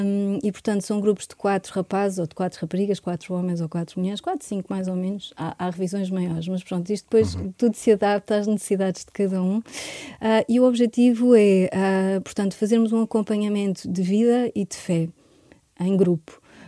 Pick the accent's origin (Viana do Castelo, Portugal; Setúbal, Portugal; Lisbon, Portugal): Lisbon, Portugal; Sempre vivi, nasci aqui, sempre vivi em Lisboa